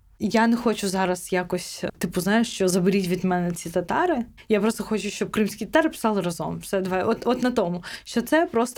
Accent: Crimea, Ukraine; Так, це походження, я з Криму.

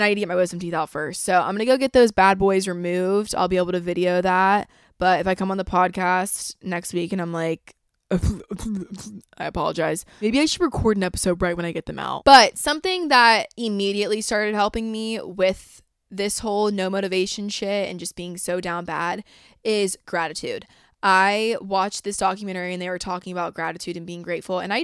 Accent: Atlanta, Georgia, United States; The only reason I'd really go to Atlanta is because it's my hometown and I know people there

